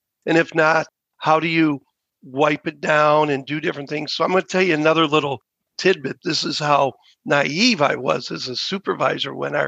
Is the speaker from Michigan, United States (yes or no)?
yes; Detroit, Michigan, United States; as you know, I'm from the Detroit area.